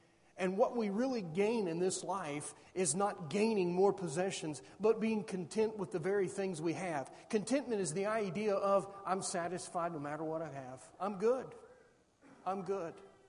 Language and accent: English; Columbus, Ohio, United States; I grew up in Columbus.